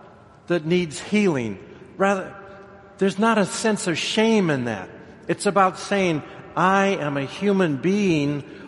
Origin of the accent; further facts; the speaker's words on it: Ireland; Now, being Irish, I'll talk about the first one.